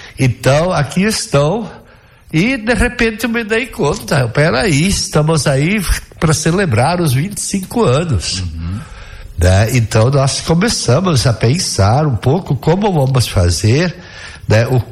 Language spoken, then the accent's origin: Portuguese; Saudades, Santa Catarina, Brazil; eu fui ordenado padre em Saudades, que é a minha terra natal